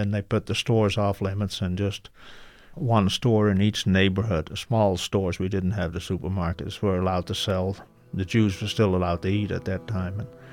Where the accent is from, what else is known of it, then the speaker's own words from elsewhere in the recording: Amsterdam, North Holland, Netherlands; I was born in the Netherlands, better known as Holland, maybe. I'm from Amsterdam. I was 9 years old when the Germans invaded Holland.